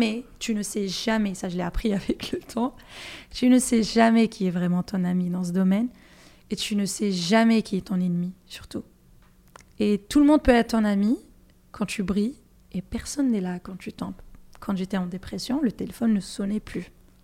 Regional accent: Algiers, Algiers Province, Algeria; moved away; donc je suis native d'Alger Centre, de Bab El Oued, ce grand quartier super connu même dans l'histoire algérienne.

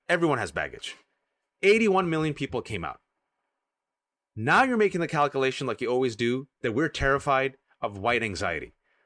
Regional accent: California, United States; Look, hell, I'm from California. I've seen the rise of her career

